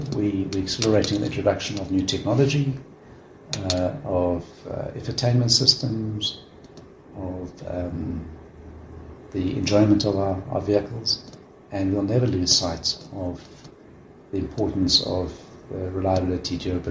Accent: Port Elizabeth, Eastern Cape, South Africa; born there; I was born in Port Elizabeth.

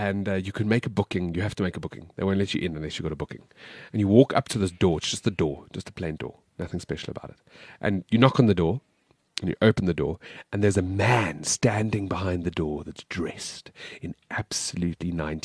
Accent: South Africa; And I'm South African. Like I am South African. Fully.

